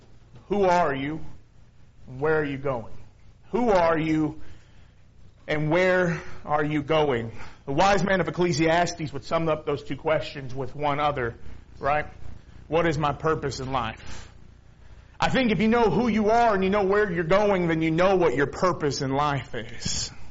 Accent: San Antonio, Texas, United States; that I grew up about 30 miles south of here, San Antonio, Texas. Not a Christian, as Wayne mentioned. I grew up in the Catholic Church.

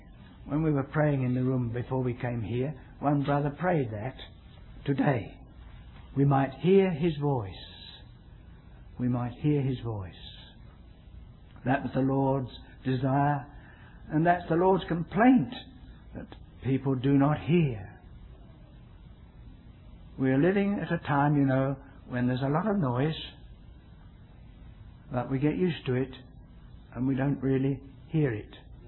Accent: United Kingdom; But still, I'm a citizen of the kingdom. I'm still a British subject, but I'm not very privileged.

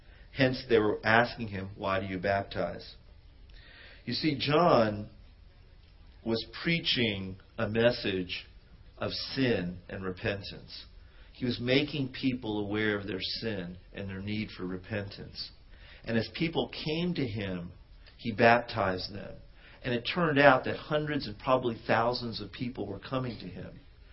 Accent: United States; You know, I grew up in the States, and I didn't really grow up with my cousins.

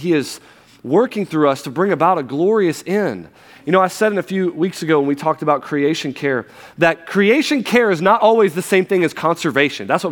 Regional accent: the South, United States; You're like, man, we're from the South. Summer starts in April. Mac and cheese is a vegetable. Sweet tea. This is where we're from. It's the South.

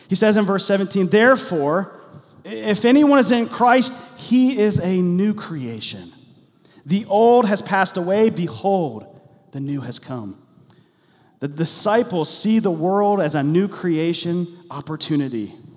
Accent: Hilliard, Ohio, United States; And I grew up in out in Hilliard, actually close to West Jeff.

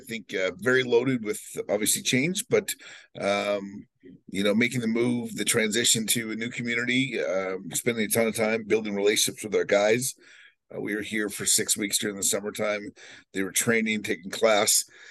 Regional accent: Eau Claire, Wisconsin, United States; also born or lived in Sioux City, Iowa; I grew up in Eau Claire, Wisconsin. That's 3 hours away. I had lived a significant amount of my life in Sioux City, Iowa.

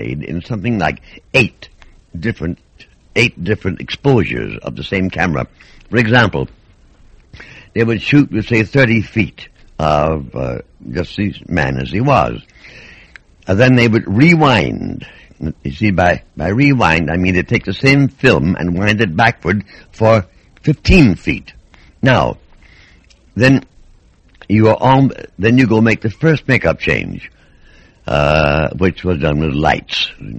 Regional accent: Kentucky, United States; born there; now I was born in Kentucky. My father was on the Courier Journal, and we used to go up into the Cumberland Mountains.

